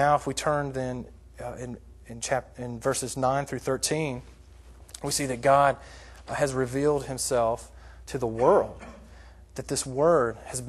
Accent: Florida, United States; When I was growing up in Florida, Florida is very wet climate, and there's a lot of bugs.

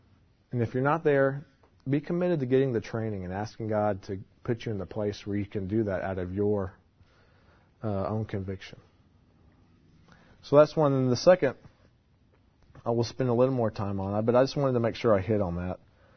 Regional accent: Indiana, United States; I'm from Indiana, so there's certain things that attract me and get me fired up that most average people don't like.

